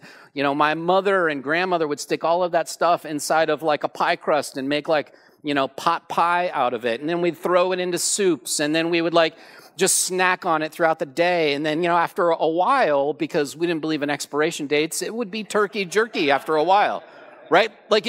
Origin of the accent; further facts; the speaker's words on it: San Bernardino, California, United States; I grew up in San Bernardino, California. If you don't know where that is, be grateful. But I grew up in San Bernardino, California, not the wealthiest of towns.